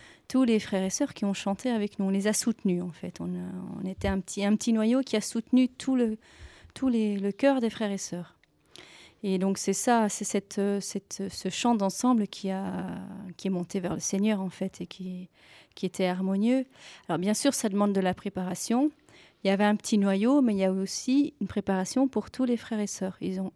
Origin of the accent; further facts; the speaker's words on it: Belgium; Je suis belge.